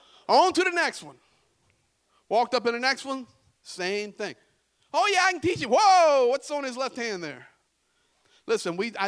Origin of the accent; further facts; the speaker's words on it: Buckingham, Virginia, United States; born there; also born or lived in California / Arizona; now in Pittsburgh, United States; Now, I was born in Buckingham, Virginia. I've lived all over. I've planted some churches in California and Arizona. I now live just north of Pittsburgh, Pennsylvania